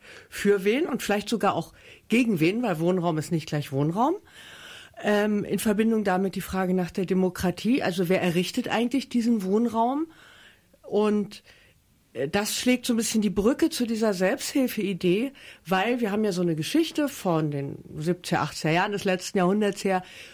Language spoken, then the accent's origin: German; Berlin, Germany; ich komme ja aus Schöneberg